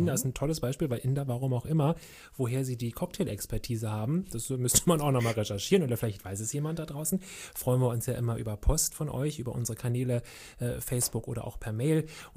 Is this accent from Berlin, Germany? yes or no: yes; Berlin, Germany; in meinem Umfeld, also Kreuzberg, wo ich groß geworden bin